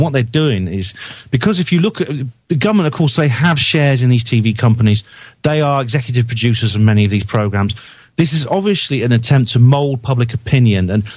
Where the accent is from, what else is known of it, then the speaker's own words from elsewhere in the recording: Wales, United Kingdom; Well, it's things about Wales. So I come from Wales.